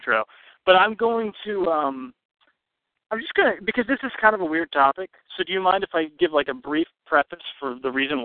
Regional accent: the South, United States; I'm sorry, I'm not Canadian, dude. I'm not up with your fancy. I'm a Southerner. We don't speak correctly ever.

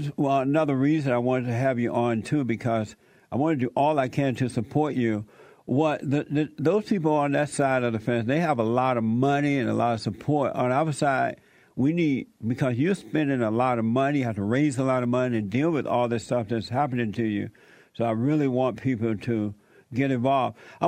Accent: Alabama, United States; I'm from Alabama, as you know. I grew up down on a plantation there.

